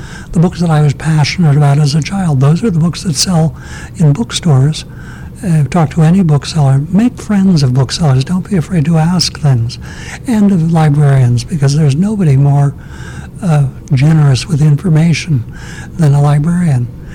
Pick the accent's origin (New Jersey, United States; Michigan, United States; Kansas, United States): New Jersey, United States; And the library that I had growing up in New Jersey had all the original Tom Swifts.